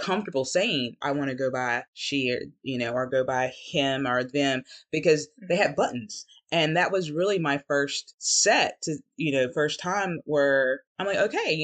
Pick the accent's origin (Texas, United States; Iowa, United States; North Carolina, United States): North Carolina, United States; because I'm from North Carolina, small county, you know, very Bible, I forget the word right now.